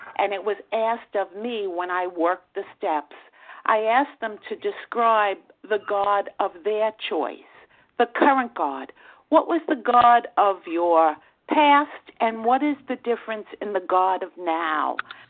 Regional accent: New York, United States; I am from New York, and I'm a grateful, recovered, compulsive overeater.

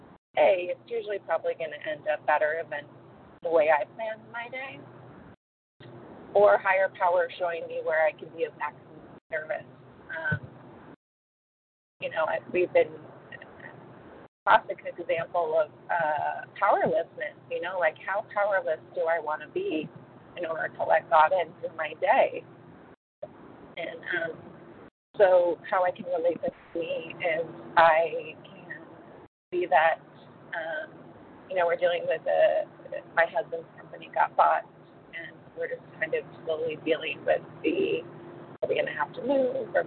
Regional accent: San Diego, California, United States; from San Diego, California.

